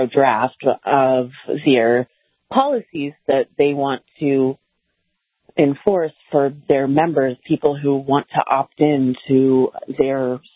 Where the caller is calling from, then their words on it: Delaware, United States; I'm calling from Delaware.